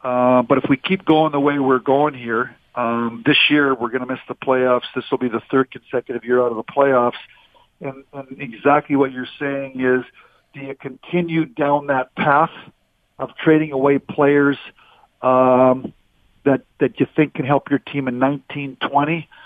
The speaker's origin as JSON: {"language": "English", "town": "Vernon", "region": "British Columbia", "country": "Canada", "said": "being from British Columbia, from Vernon, I still have a place out in Vernon. I go back there for about a month in the summertime."}